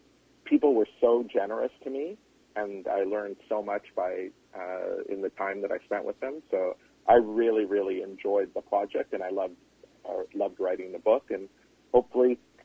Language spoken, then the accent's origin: English; Vancouver, British Columbia, Canada; law started to come into TV when I was growing up in Vancouver in the 1980s